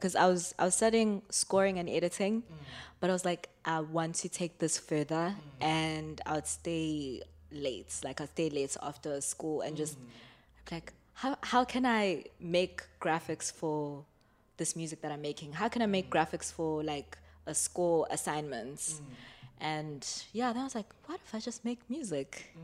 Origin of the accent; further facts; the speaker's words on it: Durban, KwaZulu-Natal, South Africa; I am from Durban. Born and raised in Durban. All my life. Born and bred in Durban, particularly in Pinetown, which is like a small town. It's just a middle class small town.